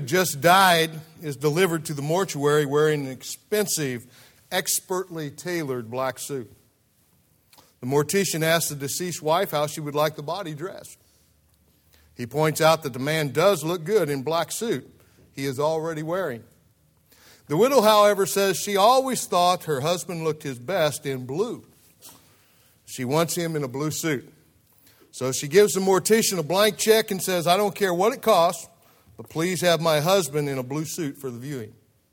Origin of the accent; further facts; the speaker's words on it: Illinois, United States; we trust that God will use them greatly in my home state of Illinois.